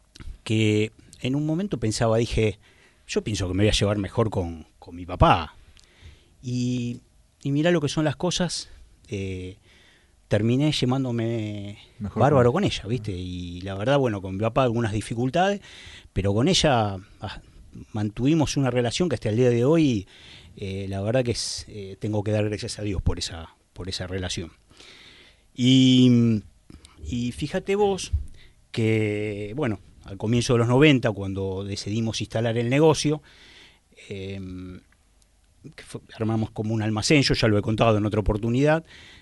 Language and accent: Spanish; Buenos Aires, Argentina; A los 3 o 4 años nos mudamos a Villaluro.